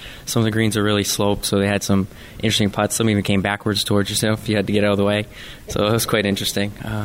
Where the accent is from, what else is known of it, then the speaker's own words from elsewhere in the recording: Canada; basically being Canadian, so it was a good fit for me.